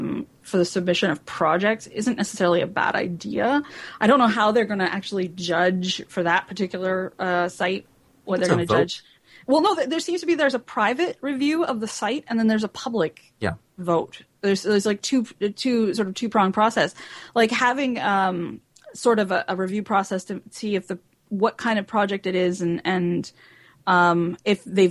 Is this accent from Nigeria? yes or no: no; Canada; because I'm Canadian and I can't use it.